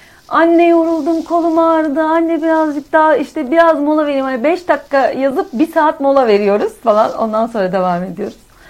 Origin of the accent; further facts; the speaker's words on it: İzmir, Turkey; Nereden başlasam? İzmirliyim. Çok küçük yaştan beri müzikle iç içeyim.